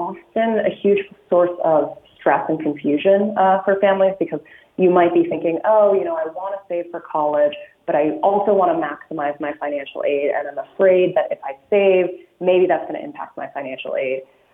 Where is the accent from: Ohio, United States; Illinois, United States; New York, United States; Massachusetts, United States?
Illinois, United States; now in California, United States; But I'm originally from Illinois, and Illinois does have that benefit.